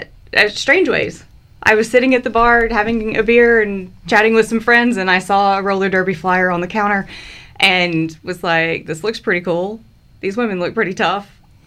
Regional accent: Arkansas, United States; I'm from Arkansas originally, and I wanted to have some kind of connection to where I'm from.

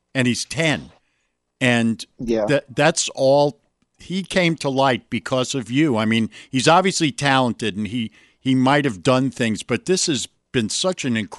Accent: New York, United States; You know, I grew up in New York and we didn't play golf growing up.

